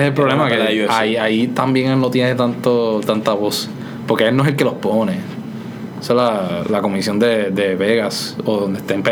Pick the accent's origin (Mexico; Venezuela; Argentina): Venezuela; En términos de lo que yo he visto en Venezuela, yo soy criado aquí. Pero obviamente soy venezolano